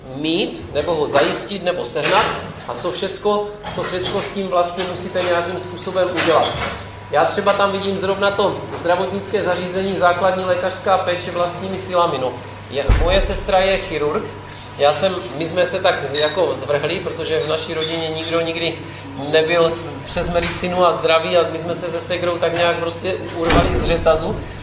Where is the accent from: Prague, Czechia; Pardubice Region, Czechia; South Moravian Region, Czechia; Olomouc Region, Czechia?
Olomouc Region, Czechia; takže já jsem z Moravy od Přerova